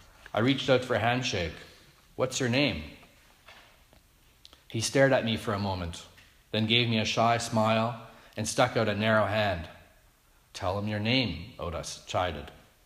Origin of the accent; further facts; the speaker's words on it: Canada; born there; I'm a Canadian-born Mennonite, which is an ethnic religious group with Russian and Germanic roots.